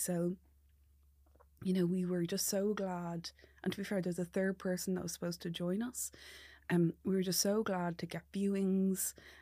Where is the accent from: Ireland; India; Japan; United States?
Ireland; what would that look like as an Irish person, brought up Catholic, compared to an Egyptian man brought up Muslim?